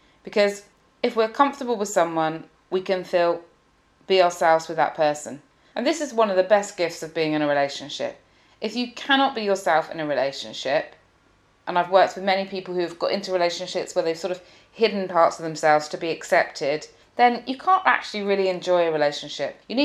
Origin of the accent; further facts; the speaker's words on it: United Kingdom; I'm British, I do love sarcasm.